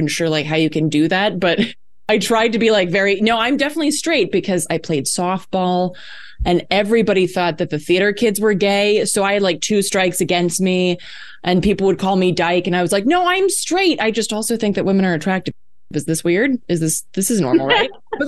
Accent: North Carolina, United States; I grew up in North Carolina, which is also very, very, very narrow.

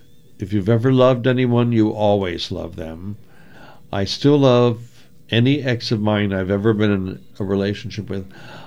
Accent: Pennsylvania, United States; I don't know what my home state motto is, Pennsylvania.

